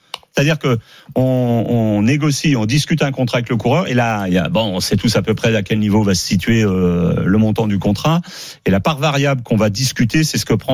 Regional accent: Belgium; on va être la meilleure équipe du monde et on est belge

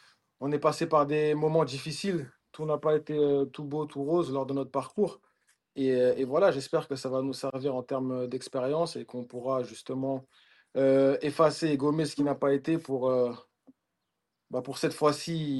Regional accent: Paris, Île-de-France, France; je suis parisien

